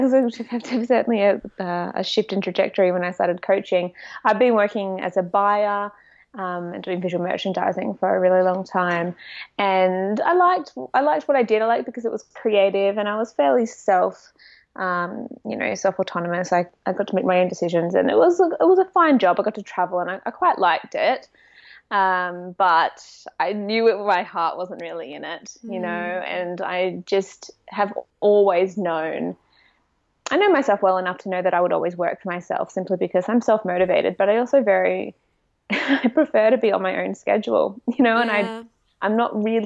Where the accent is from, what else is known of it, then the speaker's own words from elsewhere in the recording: Australia; now in London, United Kingdom; I also am currently living in London. I'm Australian. I've been out here for a couple of years now.